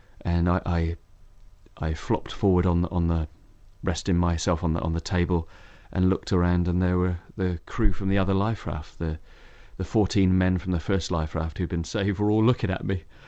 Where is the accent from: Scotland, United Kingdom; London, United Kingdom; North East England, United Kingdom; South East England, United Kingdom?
Scotland, United Kingdom; And maybe I'm lucky coming from Scotland.